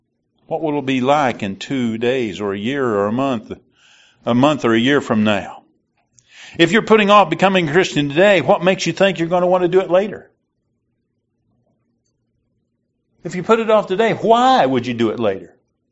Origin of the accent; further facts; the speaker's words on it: Illinois, United States; I came from Southern Illinois, and we use Sacred Selection down there.